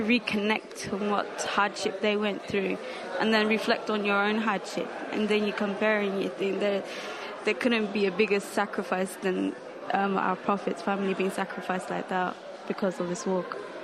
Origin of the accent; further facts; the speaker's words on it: London, United Kingdom; I'm from the UK, London.